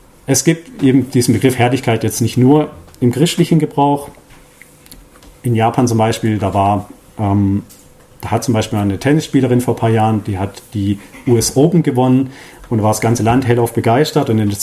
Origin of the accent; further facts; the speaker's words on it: Freiburg, Baden-Württemberg, Germany; ich bin aus Freiburg oder aus der Nähe von Freiburg, ein Badner, man kommt nach Schwaben, da ist die Sprache schon anders.